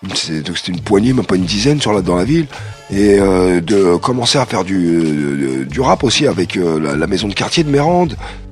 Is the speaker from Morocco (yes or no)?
no; Paris, Île-de-France, France; also born or lived in Chambéry; Je suis né à Chambéry, mais je suis resté qu'un mois. À l'âge d'un mois, un mois plus tard, j'étais déjà à Paris. Et à 17 ans, je suis revenu et j'ai fait une année de scolarité ici au lycée Vaugelas.